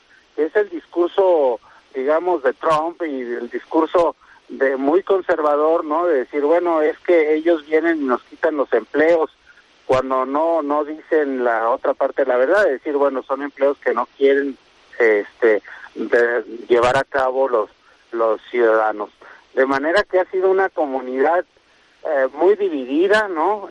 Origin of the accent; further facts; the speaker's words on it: Mexico; nosotros como mexicanos, es elevar las tasas de naturalización